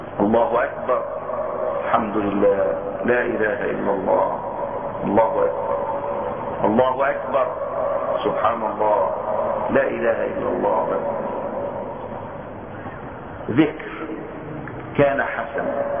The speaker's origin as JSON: {"language": "Arabic", "country": "Egypt", "said": "مش احنا عندنا في مصر نسمي الفطر العيد الصغير والاضحى العيد الكبير."}